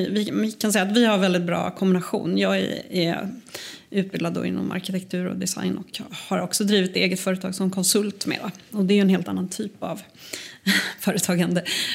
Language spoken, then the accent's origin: Swedish; Gothenburg, Västra Götaland County, Sweden; also born or lived in Botswana / Mozambique / Iceland / Finland; now in Gotland, Sweden; Nej, jag är ju från Göteborg.